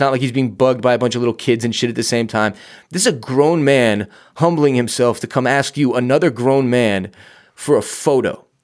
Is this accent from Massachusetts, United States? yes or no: no; Houston, Texas, United States; I grew up in Houston, right? In 2005, I was in like my young prime, you know, high school, end of high school, going into college